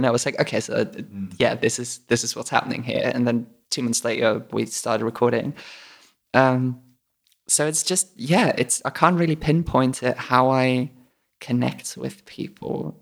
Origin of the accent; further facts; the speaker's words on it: Munich, Bavaria, Germany; I'm from Munich originally